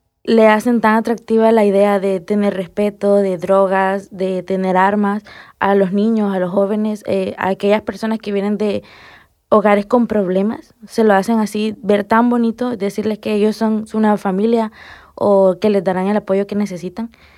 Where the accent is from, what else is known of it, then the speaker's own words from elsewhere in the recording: San Salvador, El Salvador; now in Spain; soy de El Salvador, de la capital de San Salvador, Tengo 21 años y pues me tocó venirme para acá, para España